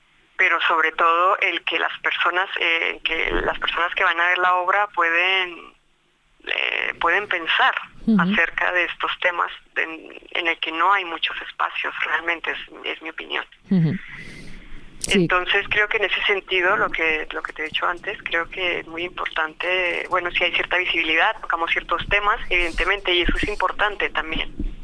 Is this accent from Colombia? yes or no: yes; Colombia; evidentemente soy colombiana, porque sé la realidad por la que está atravesando mi país